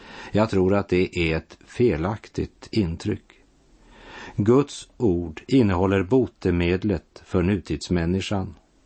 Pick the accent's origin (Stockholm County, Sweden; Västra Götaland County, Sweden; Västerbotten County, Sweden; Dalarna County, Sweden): Västerbotten County, Sweden; Bygdsiljum; I Bygdsiljum i Västerbotten, där jag växte upp, hade mina föräldrar konditori och en uteservering sommartid.